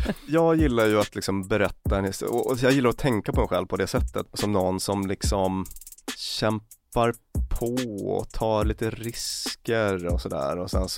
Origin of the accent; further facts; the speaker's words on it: Luleå, Norrbotten County, Sweden; born there; Jag föddes i Luleå i och för sig.